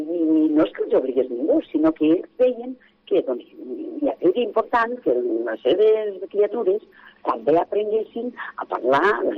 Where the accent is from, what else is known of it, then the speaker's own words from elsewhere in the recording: Catalonia, Spain; sense ser experta, com a catalana parlant, com a catalana, etcètera